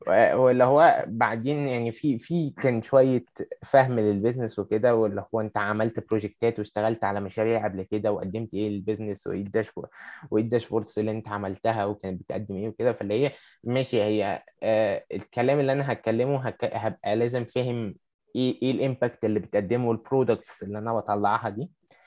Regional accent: Egypt; المشكلة دي حتى مش عندنا في مصر بس

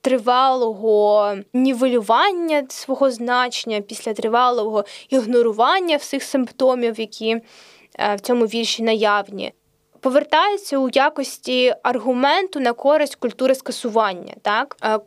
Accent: Kremenchuk, Poltava Oblast, Ukraine; я народилася і зростала в Кременчуці, який насправді є досить російськомовним містом, точніше кажучи, з російщеним містом, поросійщеним містом.

